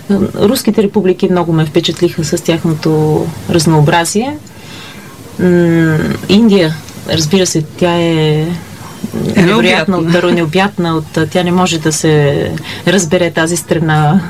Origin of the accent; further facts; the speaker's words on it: Dimovo, Vidin Province, Bulgaria; also born or lived in Vratsa; Аз съм израсла в Северо-Западна България. В Димово съм ходила до 8-ми клас, след това във Враца.